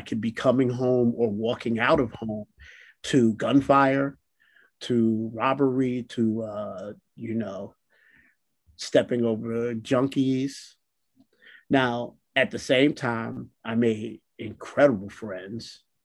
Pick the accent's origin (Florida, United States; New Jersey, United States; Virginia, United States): New Jersey, United States; Newark; I grew up in what was Stella Wright Projects. I grew up on Prince Street in Newark.